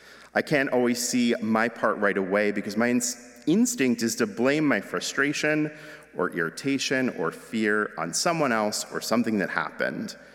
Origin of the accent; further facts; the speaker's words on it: New Jersey, United States; Now, I grew up in New Jersey. There aren't oranges growing on trees.